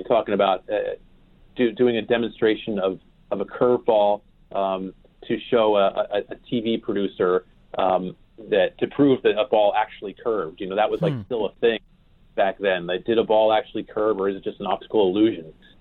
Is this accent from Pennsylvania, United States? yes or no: yes; Pennsylvania, United States; And maybe it's just from growing up outside Philadelphia